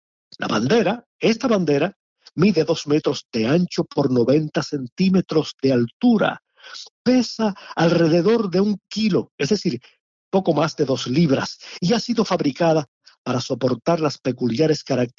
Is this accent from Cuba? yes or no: yes; Cuba; Ya sabemos, ustedes y yo como cubanos